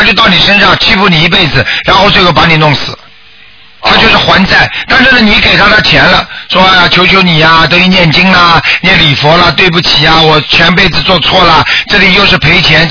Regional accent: China; 所以我们中国人经

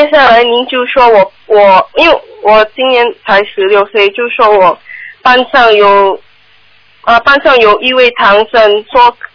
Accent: Singapore; 啊，我是从新加坡的。

